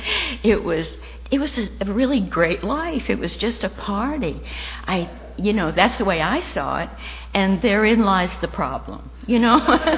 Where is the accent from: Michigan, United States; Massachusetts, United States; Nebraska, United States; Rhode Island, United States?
Rhode Island, United States; Pawtucket; I grew up in Pawtucket, Rhode Island, and if you want to make a limerick about that, you feel free, you know.